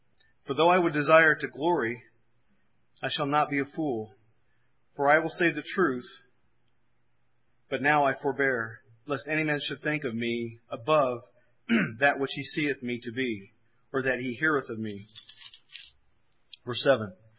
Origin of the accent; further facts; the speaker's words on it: Indiana, United States; When I was raised in Indiana, I worked with Kentuckians, and Kentuckians in that part of southern Indiana had the Klan.